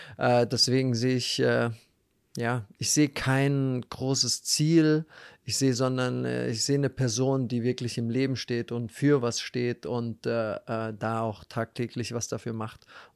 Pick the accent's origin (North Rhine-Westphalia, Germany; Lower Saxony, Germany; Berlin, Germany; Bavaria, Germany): Berlin, Germany; Auch wieder Berlin in meiner Heimat.